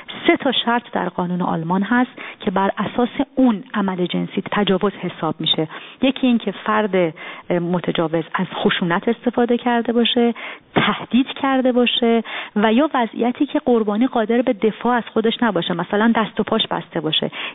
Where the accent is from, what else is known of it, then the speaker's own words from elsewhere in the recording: Iran; now in Germany; من از ایران اومدم